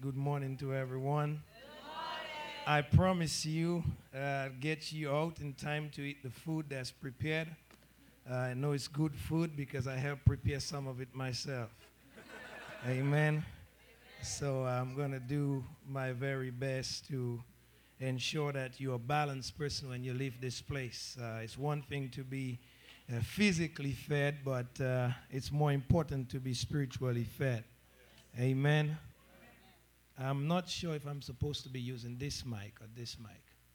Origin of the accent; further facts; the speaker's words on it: Portsmouth, Saint John, Dominica; I'm from Dominica, actually, to be exact. I'm from Portsmouth, and to be a little bit more exact, I'm from Zikak, and to even get more specific, 1802 Rollo Street, Zikak, Portsmouth, Commonwealth of Dominica, WI